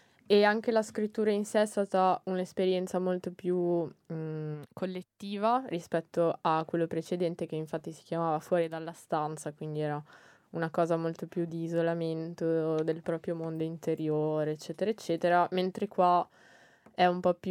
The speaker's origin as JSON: {"language": "Italian", "town": "Desenzano del Garda", "region": "Lombardy", "country": "Italy", "said": "Ma anche perché io vengo dal lago di Garda."}